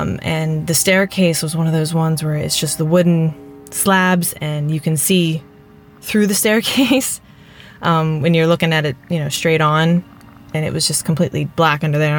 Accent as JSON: {"language": "English", "region": "Maryland", "country": "United States", "said": "I'm from Maryland, currently living in Florida."}